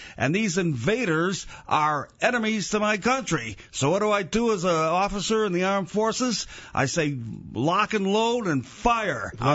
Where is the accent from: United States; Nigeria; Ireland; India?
Ireland; as an Irishman, it kindles my wrath to the max